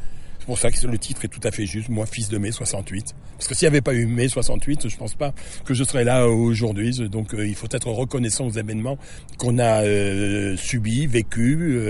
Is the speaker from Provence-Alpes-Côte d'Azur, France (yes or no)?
no; Bourgogne-Franche-Comté, France; now in Bourges, France; puisque ça se passe dans un village où je suis né. Donc ça veut dire que je suis originaire du Morvan, même si je demeure à Bourges.